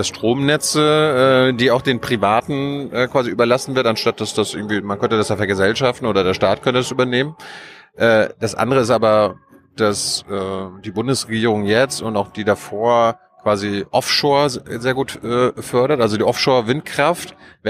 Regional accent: East Germany, Germany; ich komme ja aus dem Osten

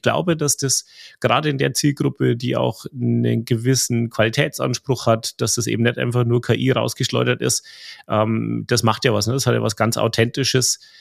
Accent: Bavaria, Germany; accent: rolled R; Also man hört das Rollen der R, ich komme aus Oberfranken.

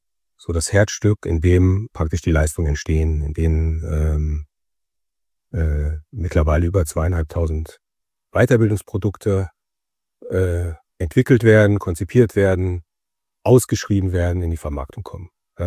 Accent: Brilon, North Rhine-Westphalia, Germany; Ja, ich bin ein Kind vom Lande, ja, aus Ostwestfalen, das Sauerland, das schöne Sauerland. Mein Geburtsort ist Brilon

